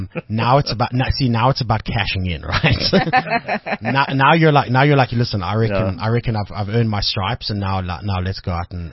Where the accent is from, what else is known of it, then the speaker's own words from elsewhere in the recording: Boksburg, Gauteng, South Africa; Listen, I'm from Boxburg, eh?